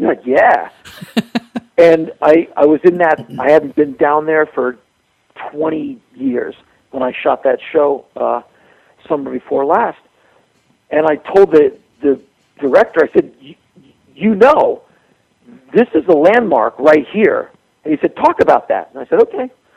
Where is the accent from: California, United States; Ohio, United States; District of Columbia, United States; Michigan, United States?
District of Columbia, United States; Washington; Well, just so you know, I come from Washington, D.C.